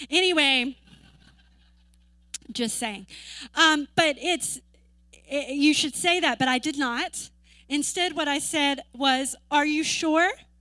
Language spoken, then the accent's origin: English; the South, United States; Because growing up in the South, and we hear about getting saved